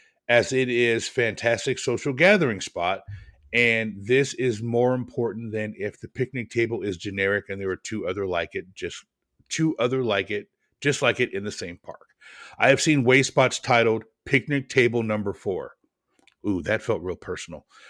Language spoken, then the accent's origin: English; Portland, Oregon, United States; I laughed several times, and you guys know I'm from Portland, so I know exactly where this person is talking about.